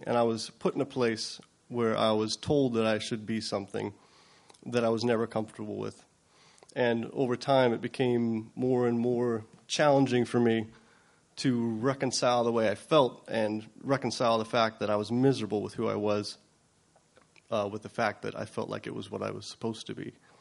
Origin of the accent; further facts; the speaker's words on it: California, United States; Like I said, I was from California.